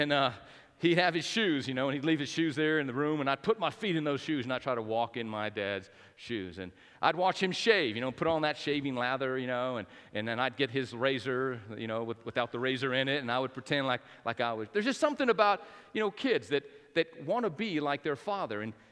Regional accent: Albuquerque, New Mexico, United States; And I remember, you know, growing up in New Mexico, my dad worked for Coors Maloof. And he would have these jackets that he would wear, you know, as the general manager for Coors there in Albuquerque.

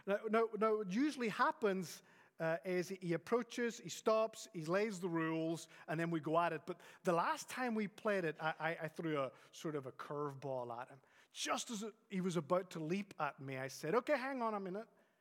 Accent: Spain; also born or lived in Northern Ireland / Scotland / Texas; I'm from Northern Ireland, and Northern Ireland is essentially Scotland. We're all Scotch-Irish. But I grew up in Spain. My parents were missionaries there

